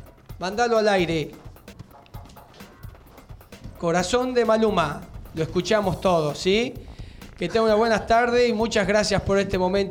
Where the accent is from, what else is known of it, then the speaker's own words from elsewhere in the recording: Tucumán, Argentina; somos de Tucumán, de ahí vinimos a conocer esta magnífica ciudad.